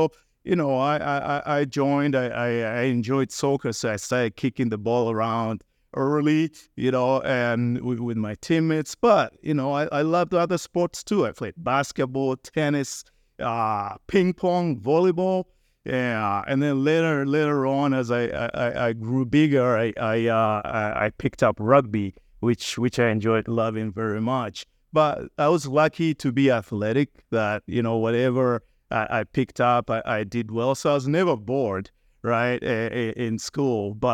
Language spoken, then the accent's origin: English; Uganda; moved away as an adult; I grew up in Uganda. I actually moved here when I was close to 22.